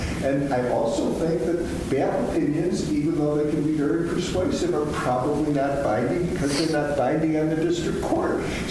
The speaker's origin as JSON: {"language": "English", "town": "Chicago", "region": "Illinois", "country": "United States", "said": "Now, I come from Chicago, where people tend to have very strong and antagonistic views."}